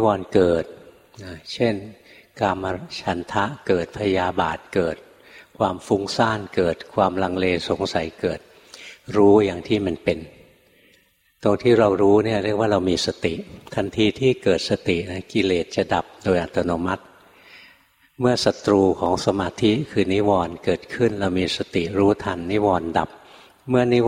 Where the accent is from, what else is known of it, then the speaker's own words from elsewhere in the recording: Bangkok, Thailand; เราคนกรุงเทพ ราภาวนาอยู่ในกรุงเทพ